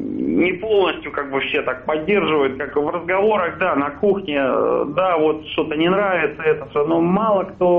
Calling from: Norilsk, Krasnoyarsk Krai, Russia; Но я звоню с Сибири, это Заполярье, город Норильск.

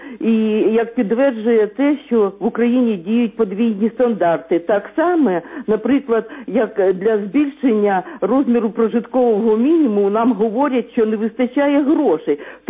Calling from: Sumy Oblast, Ukraine

